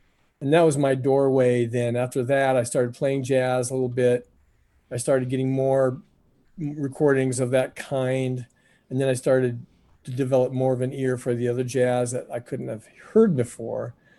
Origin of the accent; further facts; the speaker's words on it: Cedar Falls, Iowa, United States; ironic that in this relatively white state that we have such a strong jazz history of jazz education.